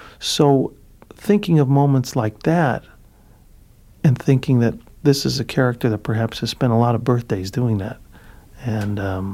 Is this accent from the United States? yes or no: yes; Cicero, Illinois, United States; born or raised there